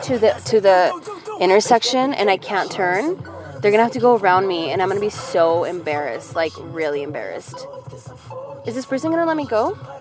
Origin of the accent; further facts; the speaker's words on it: Los Angeles, California, United States; because I'm not from Crenshaw, but I'm from East LA.